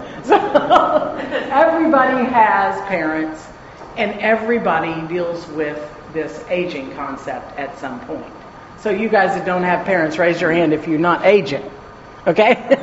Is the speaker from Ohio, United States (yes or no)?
no; Dallas, Texas, United States; I was raised here in Dallas at the corner of Lover's Lane and Hillcrest. I went to Highland Park High School and then on to college and university here in Texas.